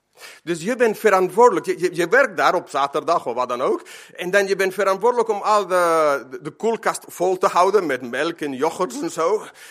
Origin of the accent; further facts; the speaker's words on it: Eindhoven, North Brabant, Netherlands; Ik ben achtergrond, ik kom uit Eindhoven.